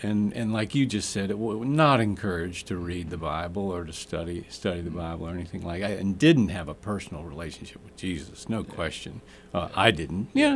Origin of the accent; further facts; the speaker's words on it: Atlanta, Georgia, United States; I grew up in Atlanta, you know, as a Catholic, and all my friends were Catholic.